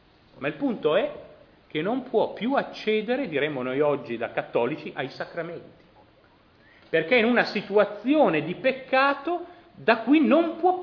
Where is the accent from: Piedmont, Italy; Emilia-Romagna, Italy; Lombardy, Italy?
Emilia-Romagna, Italy; io sono romagnolo di origine, a queste parti si dice meglio un morto in casa che un marchigiano alla porta